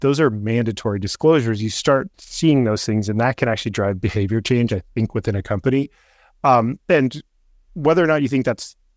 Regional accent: California, United States; In my home state of California, there's mandatory climate disclosures.

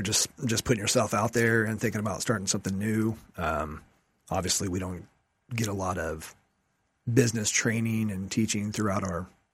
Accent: Mustang, Oklahoma, United States; So I grew up in Mustang, graduated high school there, went to OU for undergraduate in biochemistry.

